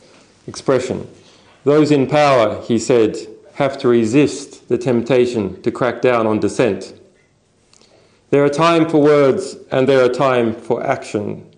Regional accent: Australia; my home country Australia

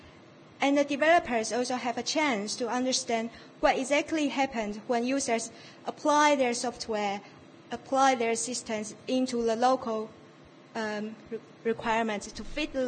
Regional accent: Taiwan; now in York, United Kingdom; I'm from Taiwan.

